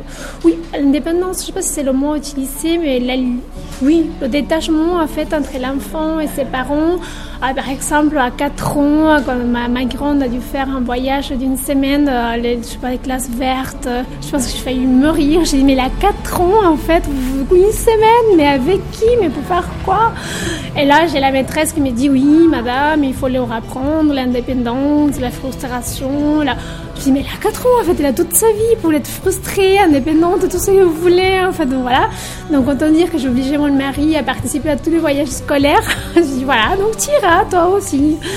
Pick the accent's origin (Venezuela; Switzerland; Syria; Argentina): Argentina; moved away as an adult; also born or lived in Italy; now in Bordeaux, France; Je suis italo-argentine. J'ai 37 ans et j'habite à Bordeaux depuis 10 ans. C'est mon père qui est italien. J'ai grandi en Argentine jusqu'à... J'ai fini mes études en droit en Argentine.